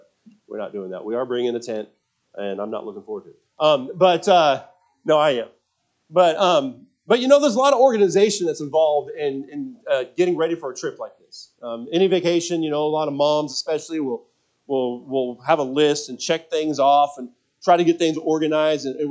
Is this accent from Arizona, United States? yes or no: no; Washington, United States; It's something that I grew up doing often in Washington State and the mountains areas.